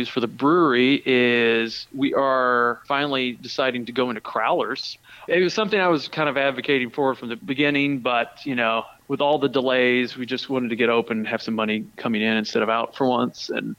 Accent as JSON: {"language": "English", "region": "the South", "country": "United States", "said": "I don't know if it's because I'm originally from the South, but I have a bit of a sweet tooth."}